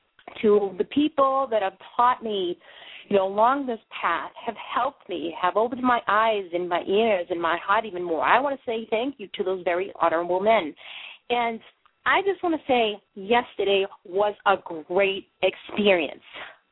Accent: Boston, Massachusetts, United States; now in Maine, United States; up here in the good state of Maine, born and bred in Boston, Massachusetts.

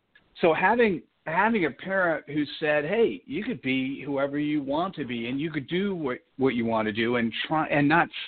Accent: East Coast, United States; now in Silicon Valley, United States; I grew up on the East Coast, currently live in California, so I'm in Silicon Valley, about 2 miles out of the new spaceship that Apple is building in Cupertino.

